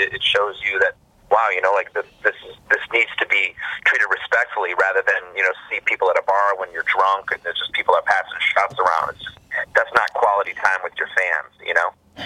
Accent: Midwest, United States; Because when we were growing up in the Midwest, that's what we had, man.

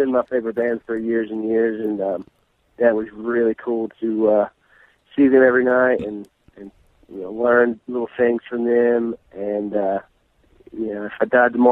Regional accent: Tennessee, United States; moved away as an adult; So, since I was 20 years old, you know, I'm from Tennessee. I moved away from Tennessee and joined a band in Pennsylvania, auditioned, got the gig, and toured for a little bit.

